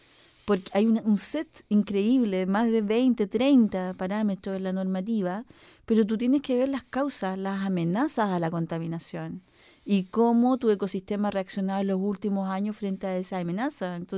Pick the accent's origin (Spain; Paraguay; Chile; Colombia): Chile; no solamente como sornina, sino como chilena